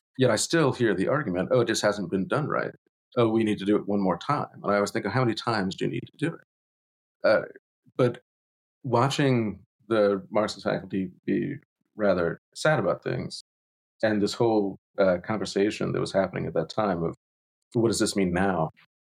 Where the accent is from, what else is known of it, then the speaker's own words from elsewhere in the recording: Harrisburg, Pennsylvania, United States; From around Harrisburg, Pennsylvania.